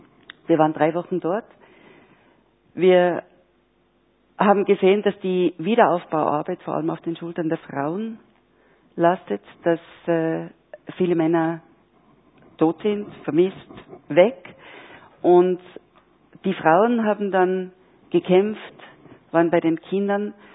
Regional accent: Kirchdorf an der Krems, Upper Austria, Austria; moved away as an adult; now in Switzerland; Ich komme aus Kirchdorf an der Krems und lebe seit mehr als 30 Jahren in der Schweiz als Journalistin.

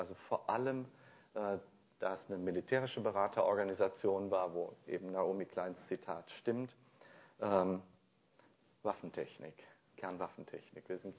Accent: Rhineland, Germany; Am Martinstag, glaube ich, in meiner Heimat im Rheinland war heute Karnevalsanfang.

